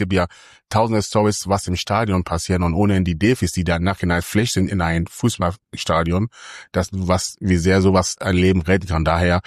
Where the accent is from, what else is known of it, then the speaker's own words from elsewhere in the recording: Ghana; now in Germany; Ich bin in Ghana geboren, bin in Ghana aufgewachsen, bis ich jung bin ich nach Deutschland gekommen.